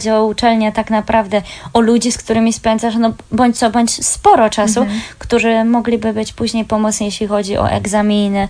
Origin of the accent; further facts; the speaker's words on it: Zielona Góra, Lubusz Voivodeship, Poland; now in United Kingdom; obie jesteśmy z Zielonej Góry, więc mimo wszystko no nie mamy jakiegoś dostępu do morza